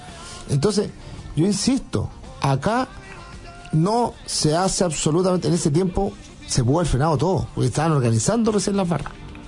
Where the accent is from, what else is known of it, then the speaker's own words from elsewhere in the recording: Chile; Como chilenos